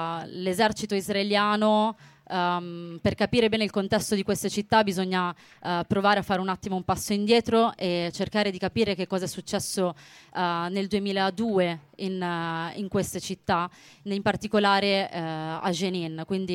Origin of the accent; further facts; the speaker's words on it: Milan, Lombardy, Italy; faccio parte dei giovani palestinesi d'Italia e, come potete capire dall'accento, vengo da Milano